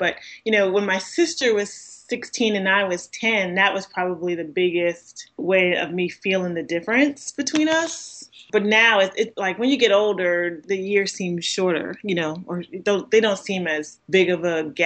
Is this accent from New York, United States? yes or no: yes; New York, United States; I mean, I grew up in New York in the 80s, okay?